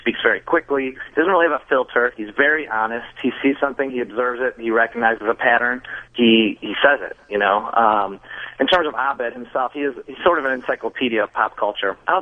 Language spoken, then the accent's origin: English; Chicago, Illinois, United States; now in Los Angeles, United States; I started at Second City probably, 2003, 2004, and moved to Los Angeles in 2005. I'm from Chicago.